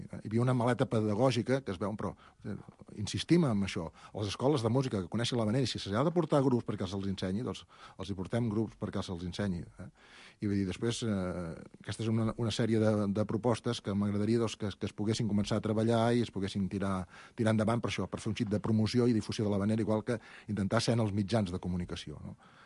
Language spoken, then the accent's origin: Catalan; Catalonia, Spain; Els que venim de l'Empordà cap aquí